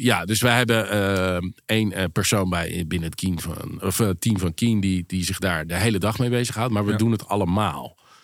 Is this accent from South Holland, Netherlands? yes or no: yes; Westland, South Holland, Netherlands; moved away as an adult; also born or lived in Zeist; Ik ben in het Westland opgegroeid. Toen een tijdje omgeving Zeist gewoond. Dus op zich tot mijn 18e gewoon in Nederland gebleven. Mijn ouders verhuisden naar Amerika.